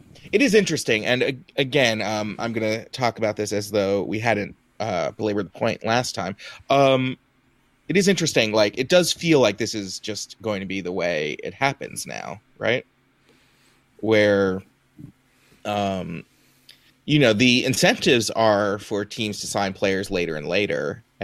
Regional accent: New York, United States; as a New Yorker who, you know, may have heard one or two people insult New York in their lifetime.

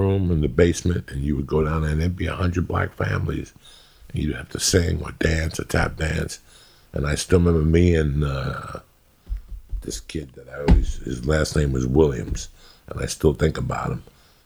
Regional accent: Cuba; moved away; when I came from Cuba, the first family to take me in was an African-American family in the 70s

